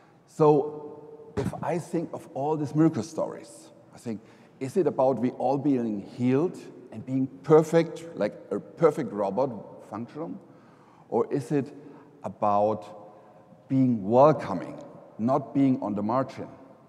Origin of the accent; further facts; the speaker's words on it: Germany; English is a second language; If I think back, I'm from Germany, raised, born there, and after high school graduation, we still had to go to the army every son.